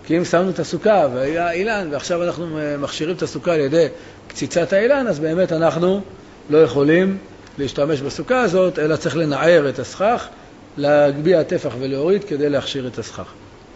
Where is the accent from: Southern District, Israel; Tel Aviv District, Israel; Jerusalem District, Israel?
Jerusalem District, Israel; Jerusalem; אני ראיתי את זה בשכונת הבוחרים שגדלנו שם